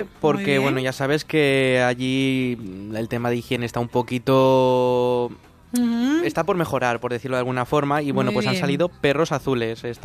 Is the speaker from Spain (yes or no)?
yes; Valencian Community, Spain; que las naranjas de Valencia están muy ricas, que voy a decir yo como valenciano